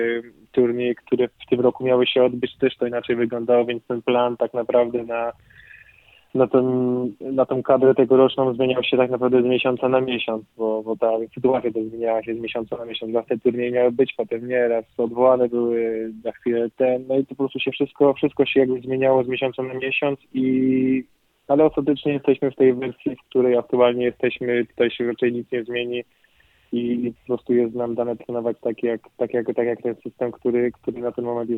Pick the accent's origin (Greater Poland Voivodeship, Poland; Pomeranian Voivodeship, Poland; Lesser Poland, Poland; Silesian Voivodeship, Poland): Lesser Poland, Poland; Kraków; to jest moje rodzinne miasto i zawsze człowiek patrzy na rodzinne miasto z jakimś tam sentymentem i z takim oczkiem, że tutaj się wychowałem i naprawdę miasto Kraków polecam każdemu